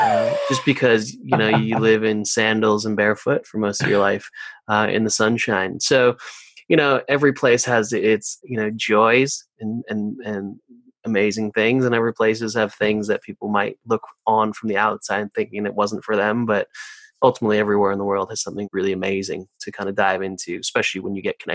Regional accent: Santa Monica, California, United States; Yeah, I grew up in Santa Monica, California, so a few blocks from the beach.

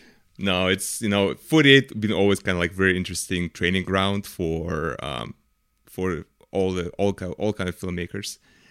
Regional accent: Seattle, Washington, United States; I am from Seattle, Washington.

